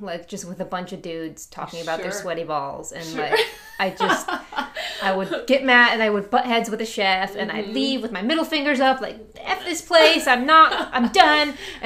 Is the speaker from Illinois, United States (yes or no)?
yes; Chicago, Illinois, United States; so I'm from Chicago. We had never played in Chicago before.